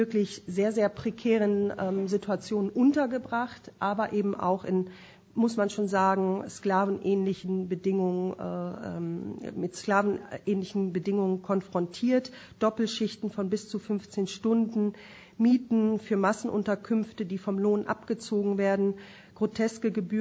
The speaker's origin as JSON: {"language": "German", "region": "Lower Saxony", "country": "Germany", "said": "Wie gesagt, ich komme aus Niedersachsen."}